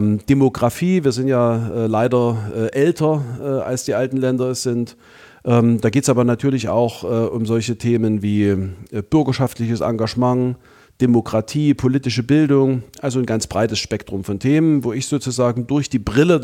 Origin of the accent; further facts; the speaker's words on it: Hohenstein-Ernstthal, Saxony, Germany; in meiner Heimatstadt Hohenstein-Ernstau